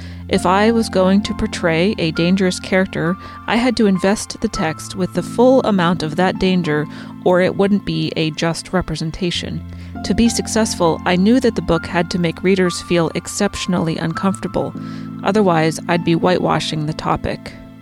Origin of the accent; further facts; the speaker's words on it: New England, United States; Some of them were superficial, like we're both from New England